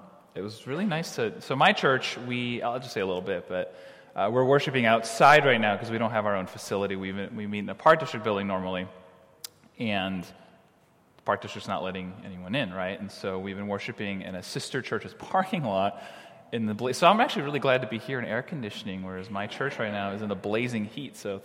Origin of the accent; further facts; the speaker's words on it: Glenview, Illinois, United States; So I grew up in the church. I grew up in Glenview, if anyone's familiar, not too far, I guess, from here.